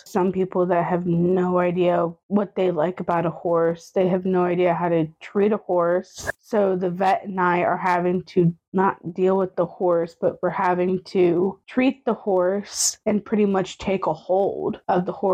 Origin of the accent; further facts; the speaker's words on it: United States; I am from Carroll County.